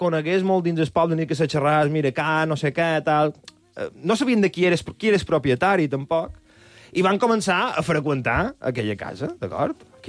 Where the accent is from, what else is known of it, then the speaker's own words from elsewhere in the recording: Binissalem, Balearic Islands, Spain; jo som de Binissalem, que és un poble que està 15-20 minuts de Palma, on hi ha un món rural bastant potent